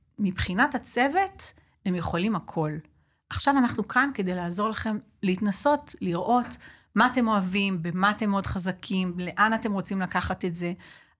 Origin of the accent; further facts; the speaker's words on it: Beersheba, Southern District, Israel; נולדתי וגדלתי בבאר שבע. למשפחת פועלים, בסך הכל מעמד פועלים.